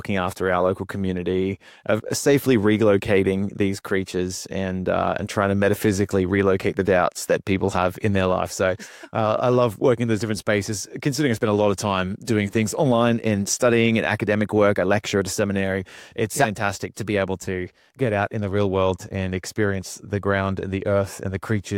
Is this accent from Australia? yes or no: yes; Brisbane, Queensland, Australia; so I'm an Aussie. We're based on the East Coast in Australia, a wonderful city called Brisbane. Been here since I was five, mostly, apart from some study stints overseas.